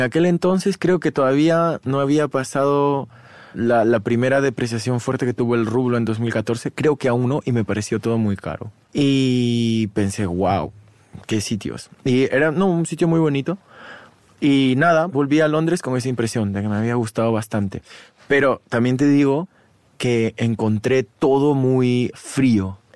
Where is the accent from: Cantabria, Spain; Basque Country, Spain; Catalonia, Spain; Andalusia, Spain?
Catalonia, Spain; Barcelona; yo crecí en Barcelona, y en Barcelona, como tú sabes, hay muchos rusos.